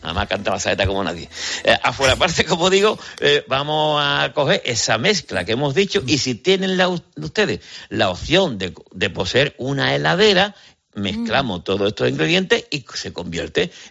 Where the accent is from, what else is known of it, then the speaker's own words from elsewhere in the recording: Andalusia, Spain; accent: Andalusian; nuestro acento andaluz, especialmente el de Cádiz